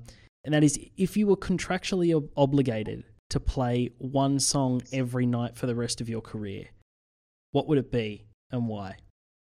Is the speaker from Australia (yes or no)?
yes; Australia; I wouldn't be let out of this room being an Australian without asking, when can we expect DT to come back down under?